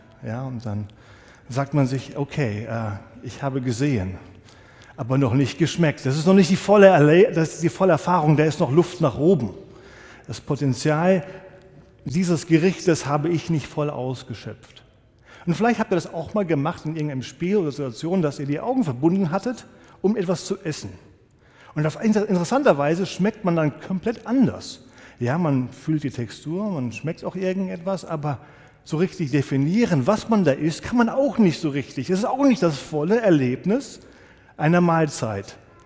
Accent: Aschaffenburg, Bavaria, Germany; ich komme aus Aschaffenburg, bin einer der Pastoren in Niedernberg

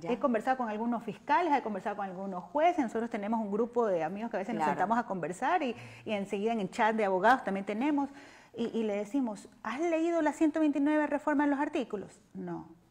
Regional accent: Ecuador; Yo, como criminóloga, como abogada, como ciudadana ecuatoriana, siempre estoy de acuerdo

